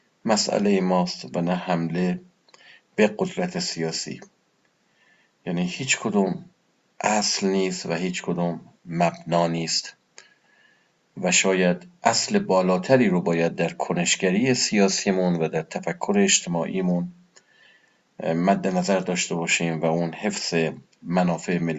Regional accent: Iran; من به عنوان یک ایرانی، به عنوان کسی که در این آب و خاک زندگی میکنه

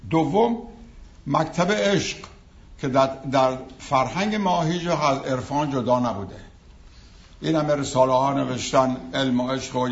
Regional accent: Tehran, Tehran Province, Iran; moved away as an adult; now in Chicago, United States; از 1966 از تهران اومدم، خیلی سال پیش، 50 سال پیش.

